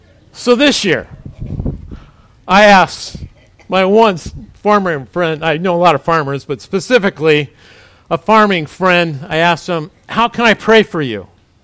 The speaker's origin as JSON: {"language": "English", "region": "Washington", "country": "United States", "lives_now": "Granite, United States", "said": "I was from Washington State, and Iowa seemed like a long ways away at the time."}